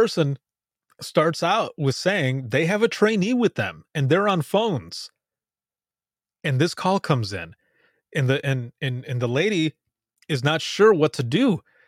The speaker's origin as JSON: {"language": "English", "region": "Michigan", "country": "United States", "said": "That's why at the end there, I'm like, what is going on with my state? Because I'm from Michigan."}